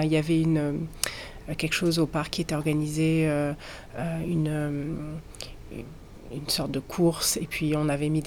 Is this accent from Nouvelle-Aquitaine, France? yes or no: no; Nice, Provence-Alpes-Côte d'Azur, France; now in New Zealand; Moi, je viens de Nice